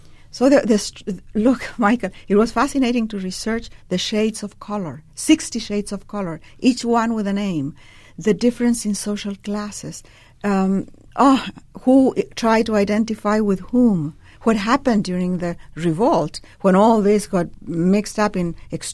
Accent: Chile; I come from Chile, where we did not have plantations

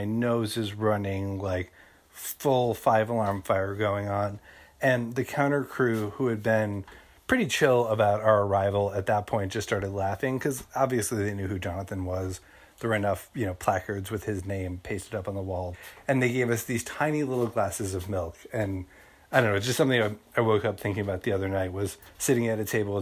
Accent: New York, United States; because I'm from New York and our taco culture is weak.

